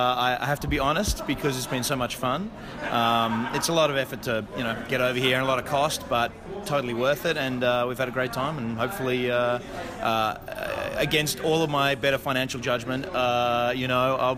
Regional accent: Sydney, New South Wales, Australia; from Sydney, Australia.

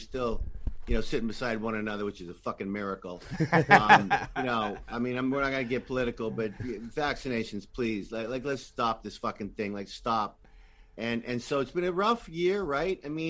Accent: Canada; also born or lived in United States; I've been in both countries now, in Canada and America, because I'm both. I'm Canadian and American.

